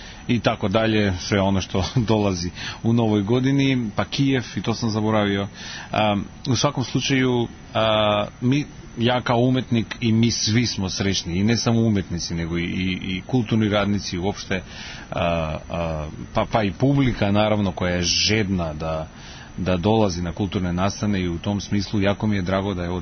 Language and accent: Serbian; North Macedonia; dok sam rastao u Makedoniji se to stvarno puno pevalo